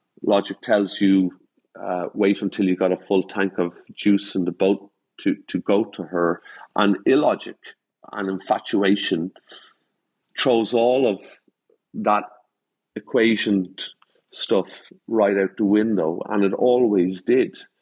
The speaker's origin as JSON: {"language": "English", "country": "Ireland", "said": "I've got a different accent. I'm Irish"}